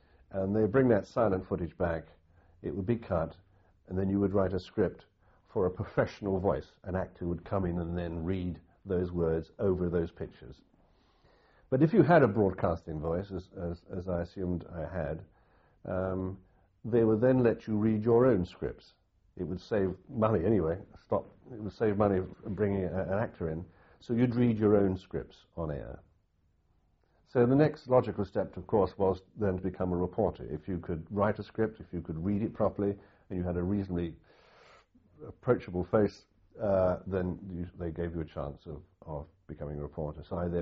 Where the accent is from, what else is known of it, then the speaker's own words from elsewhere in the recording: Southampton, South East England, United Kingdom; I'm married to an English girl, I come from Southampton